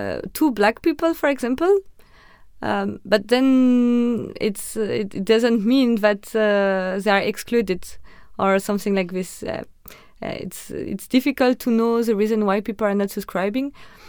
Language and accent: English; France; English is a second language; So I'm from France, so people are not really racist against French people.